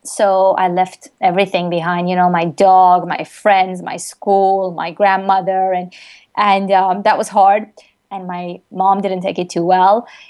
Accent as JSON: {"language": "English", "town": "Tehran", "region": "Tehran Province", "country": "Iran", "tie": "born or raised there", "lives_now": "United States", "said": "this is home now, but I was born and raised in Tehran, Iran, which is in the Middle East, as you may know. But I live in the U.S. now"}